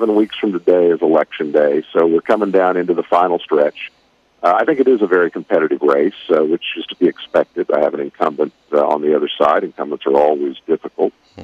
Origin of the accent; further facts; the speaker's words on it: United States; we were always very blessed as I was growing up in Montgomery County, but I had a lot of friends and we had a lot of family who, you know, things were very tight.